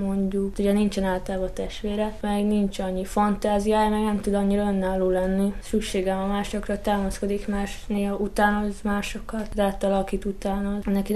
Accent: Hungary; ha mondjuk külföldön vagyok, akkor kérdeznek valamit hazámról, mert megtudják, hogy magyar vagyok

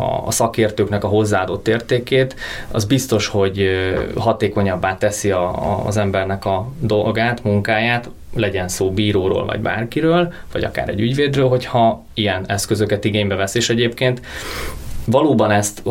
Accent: Hungary; magyarként és európaiként, és egy kis ország büszke magyarjaként

